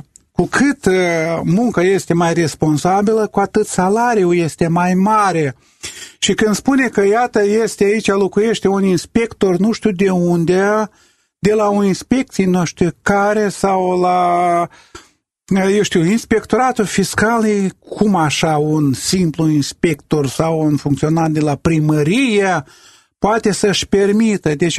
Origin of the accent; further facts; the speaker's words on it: Moldova; sunt de la noi din Moldova